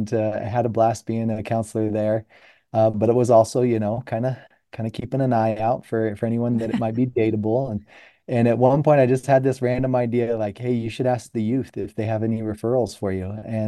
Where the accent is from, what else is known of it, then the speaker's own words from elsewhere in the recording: Idaho, United States; So Katie and I, I'm from Idaho originally.